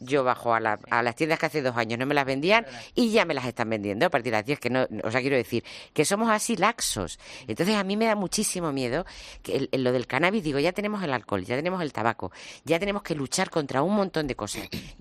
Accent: Spain; Pero fíjate tú cómo somos los españoles.

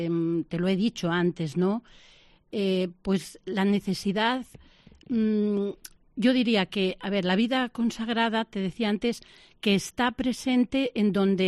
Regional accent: Castilla-La Mancha, Spain; Yo he sido alumna de un colegio teresiano, Mora de Toledo, soy manchega

